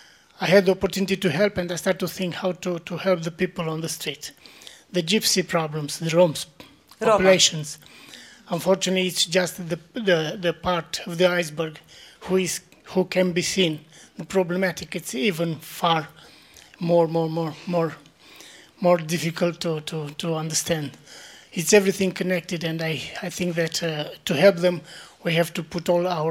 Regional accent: Romania; English is a second language; moved away as an adult; also born or lived in Italy; now in Sweden; I came from Romania and for a long period of time I was homeless myself. I came in Sweden because I was forced to.

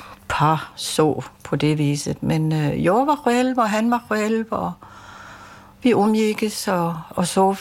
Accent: Denmark; Det handlade om att jag var dansk och naiv och dum och vacker, tror jag.

